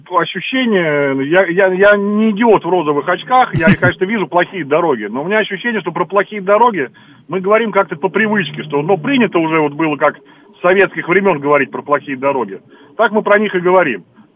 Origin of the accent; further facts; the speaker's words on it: Moscow, Russia; Я сам москвич, да, понятно, я живу в Москве.